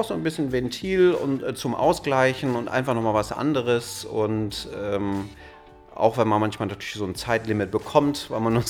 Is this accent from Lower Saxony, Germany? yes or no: no; Münster, North Rhine-Westphalia, Germany; ich komme aus Münster